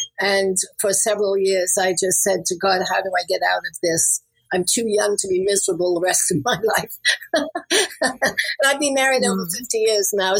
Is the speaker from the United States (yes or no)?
no; England, United Kingdom; also born or lived in Sri Lanka / Singapore / Kenya; Well, I'm from England originally, and my father was in the British Royal Air Force, so I had a global upbringing. I lived in England, Sri Lanka, Singapore, and England in between, and then finally ended up in Nairobi, Kenya.